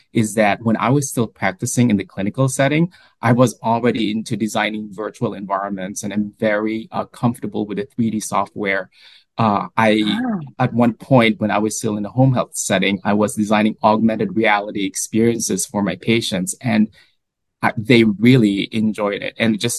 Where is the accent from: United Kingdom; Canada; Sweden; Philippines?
Philippines; now in United States; I am, as what Patricia mentioned, I am also a Filipino American. I came here to the United States in 2007